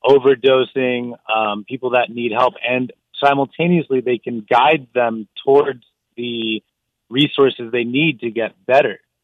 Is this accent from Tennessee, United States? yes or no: no; New York City, New York, United States; I'm from New York City originally, and so I used to see a lot of homelessness growing up.